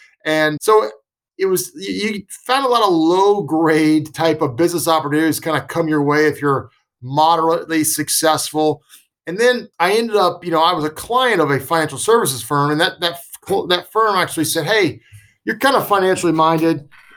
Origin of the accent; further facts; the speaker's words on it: Atlanta, Georgia, United States; No, I grew up in Atlanta, Metro Atlanta.